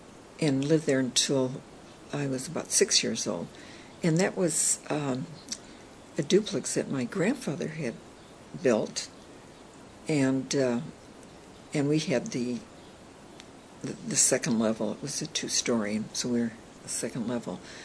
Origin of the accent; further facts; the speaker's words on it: Seattle, Washington, United States; born there; Well, I was born in Seattle, January 23rd, 1924. So I've been here a very, very long time.